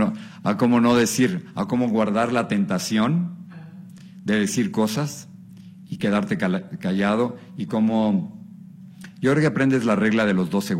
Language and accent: Spanish; Mexico; algo que siempre me ha fascinado de ser mexicano es que, bueno, venimos del país de Frida Kahlo y de Diego Rivera y de Carlos Fuentes y de Octavio Paz